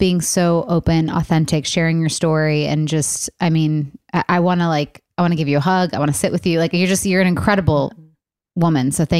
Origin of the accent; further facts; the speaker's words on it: Indiana, United States; Like, I'm from Indiana. Cozy.